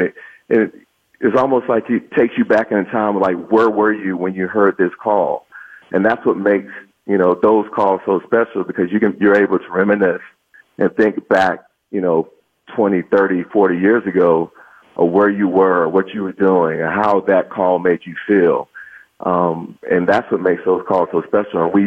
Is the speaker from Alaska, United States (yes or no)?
no; Huntsville, Alabama, United States; Obviously, growing up in Huntsville, all you knew of was Alabama and Auburn football.